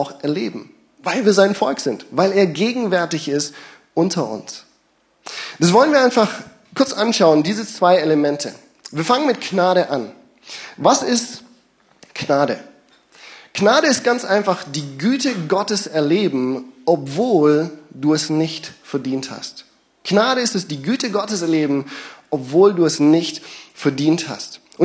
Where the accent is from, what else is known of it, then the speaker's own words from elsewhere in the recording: Kenya; ich bin in Kenia aufgewachsen, bin aufs Internat gegangen und es gab ja viele hunderte Schüler